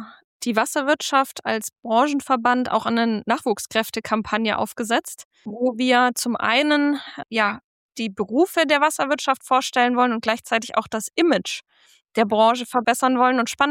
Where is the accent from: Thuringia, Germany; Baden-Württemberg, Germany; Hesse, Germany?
Baden-Württemberg, Germany; Jetzt komme ich aus dem Schwabenländle